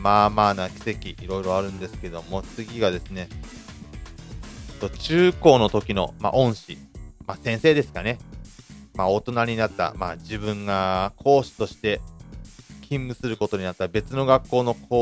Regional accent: Ibaraki, Japan; now in Kashiwa, Japan; まあ、僕地元が茨城なんでね、まあ、まあ柏に住んでるんですけど

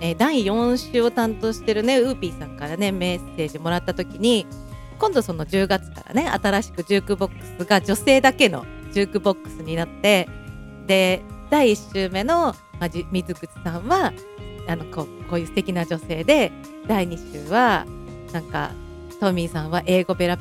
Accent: Nagano, Japan; 私の地元の長野

